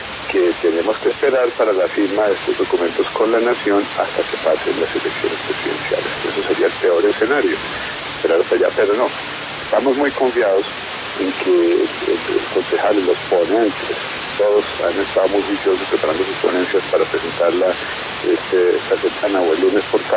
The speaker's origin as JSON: {"language": "Spanish", "town": "Medellín", "region": "Antioquia", "country": "Colombia", "said": "Yo soy de Medellín."}